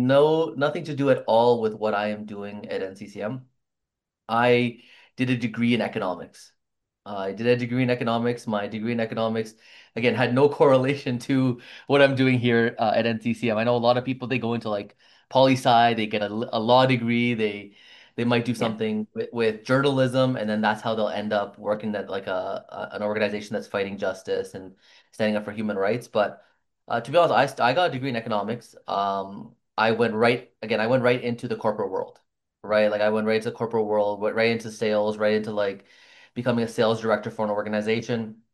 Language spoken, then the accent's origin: English; Aurora, Ontario, Canada; I grew up in Aurora, Ontario, a small town just north of Richmond Hill, where I was probably one of the three Muslim families in the entire city.